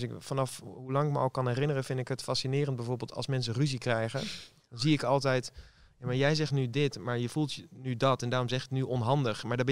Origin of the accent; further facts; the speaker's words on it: Groningen, Netherlands; En dus ik ben ook opgegroeid in Noordoost-Groningen, gewoon in de natuur.